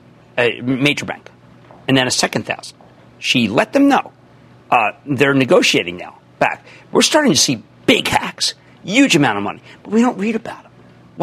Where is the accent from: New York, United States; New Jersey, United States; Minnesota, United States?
New Jersey, United States; Let's go to Phil in my home state of New Jersey, please.